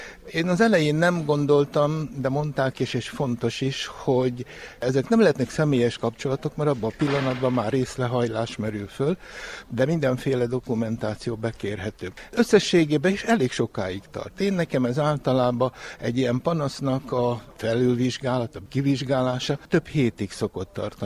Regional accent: Budapest, Hungary; born there; Budapestről jöttem. Én ott is születtem. A munkám nagyobbik részét Budapesten is végeztem. Jelenleg is Budapesten dolgozok, bőven nyugdíjasként, 81 évesen.

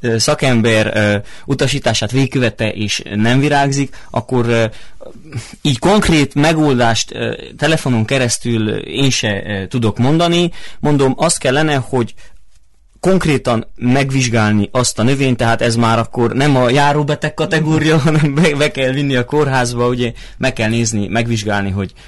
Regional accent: Odorheiu Secuiesc, Harghita, Romania; Székely-Udvarhelyi vagyok én is.

